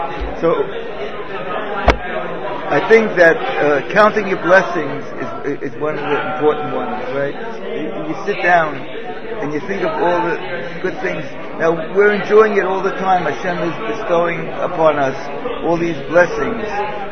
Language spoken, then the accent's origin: English; Switzerland; now in Israel; you know, that we come from Switzerland, and the kids, of course, are growing up here.